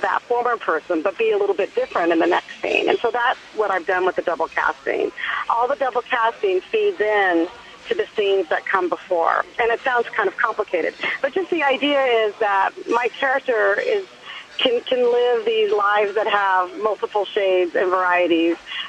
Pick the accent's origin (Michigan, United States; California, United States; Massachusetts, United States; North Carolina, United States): California, United States; And I was raised in Orange County, but visiting them all the time and around a very New Mexican family.